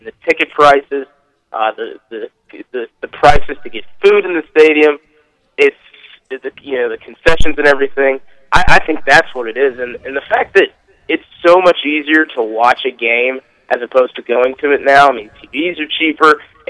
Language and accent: English; Oxford, Mississippi, United States; And I grew up in Oxford when it was rarely packed